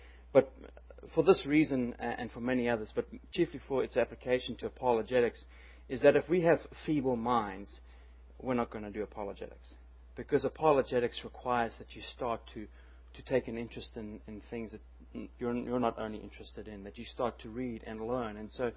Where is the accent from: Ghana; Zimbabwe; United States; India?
Zimbabwe; born there; I was born in Zimbabwe, so it can be said that I'm really from the deep south.